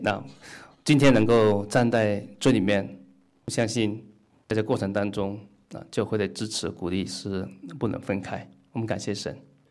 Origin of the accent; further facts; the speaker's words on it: Guangdong, China; first language Cantonese; now in Syracuse, United States; 我从广东来，我是广东人，所以我讲粤语。